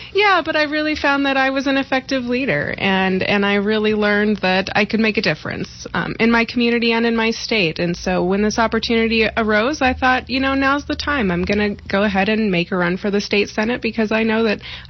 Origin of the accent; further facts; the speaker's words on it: Prescott, Arizona, United States; So I'm from Prescott, and actually my mom is from Yuma. I think that makes me a second-generation Arizonan, and I have lived in the Verde Valley since 2008